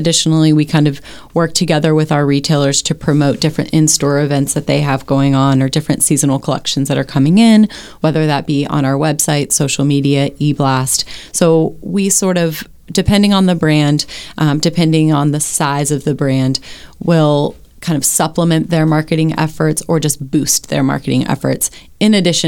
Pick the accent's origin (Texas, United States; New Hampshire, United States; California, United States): Texas, United States; Houston; Hines is based in Houston, which is my hometown, so I'd always known of Hines